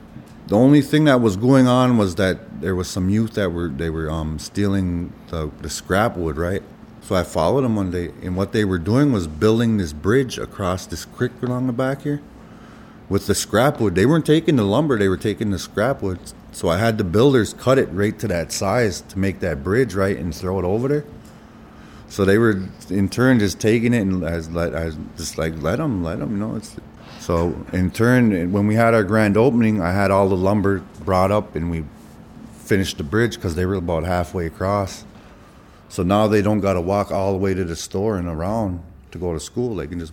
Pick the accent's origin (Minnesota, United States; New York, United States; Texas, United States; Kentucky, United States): Minnesota, United States; Red Lake; I'm Anishinaabe from the northern Minnesota. So what I said was … I'm from the Bear Clan in Red Lake.